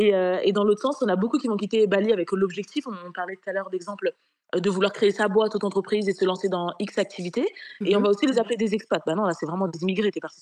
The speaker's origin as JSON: {"language": "French", "town": "Versailles", "region": "Île-de-France", "country": "France", "said": "Je viens de Versailles, je viens des Yvelines, du 78. Ouais. Et donc, c'est ça que tu me demandes. Après, c'est vrai qu'il y a une éducation qui est sénégalaise chez moi à la maison."}